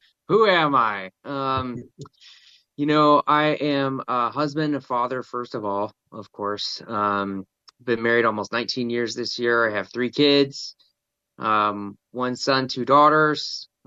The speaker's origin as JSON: {"language": "English", "country": "Benin", "tie": "born or raised there", "said": "And so I grew up in West Africa in a little country called Benin."}